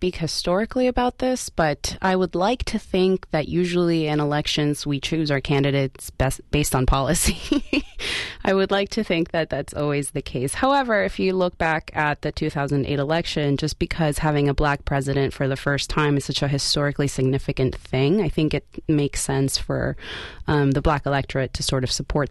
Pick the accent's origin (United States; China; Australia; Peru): Peru; I'm Latina. I'm from Peru, and I'm white.